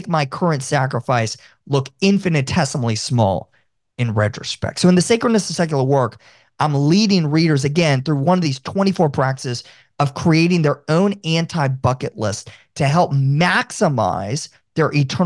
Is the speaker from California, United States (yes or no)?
no; Tampa, Florida, United States; I love my hometown of Tampa.